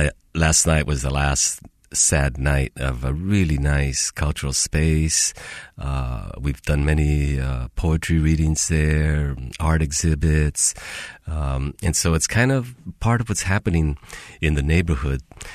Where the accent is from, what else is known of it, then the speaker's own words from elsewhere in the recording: San Francisco, California, United States; I'm from the Mission, and I'm on a mission.